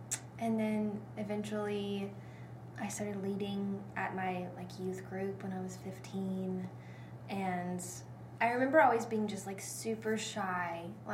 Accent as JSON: {"language": "English", "region": "Alabama", "country": "United States", "tie": "born or raised there", "said": "Yeah, so I'm originally from Alabama."}